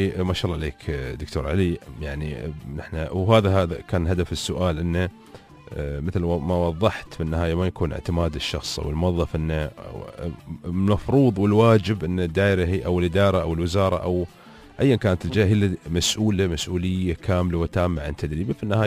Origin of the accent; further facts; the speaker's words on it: Dubai, United Arab Emirates; نحن عندنا في دبي